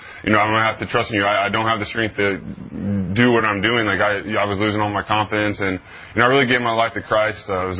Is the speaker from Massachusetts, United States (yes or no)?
no; Texas, United States; And, I'm from Texas, crazy journey to get to Michigan State for that year I was there.